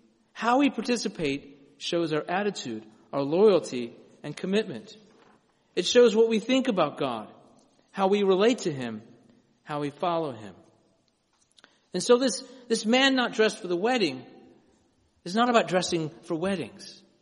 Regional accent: the South, United States; I grew up in the South where men wore khakis to church, you know, or other things like that.

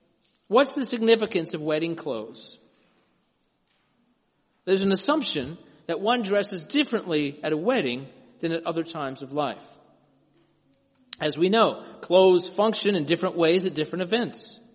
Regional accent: the South, United States; I grew up in the South where men wore khakis to church, you know, or other things like that.

